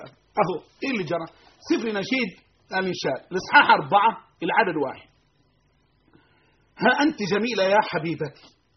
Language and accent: Arabic; Egypt; ولكن بصفه خاصه في مصر اللي عندنا في مصر